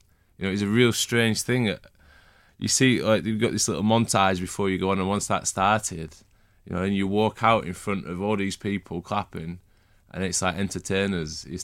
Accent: Preston, North West England, United Kingdom; You know, I'm from Preston

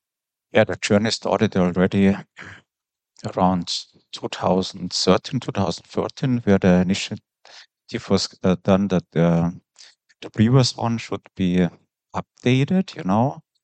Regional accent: Bavaria, Germany; English is a second language; also born or lived in Ireland; I'm born and raised in Bavaria, countryside, farming, no English.

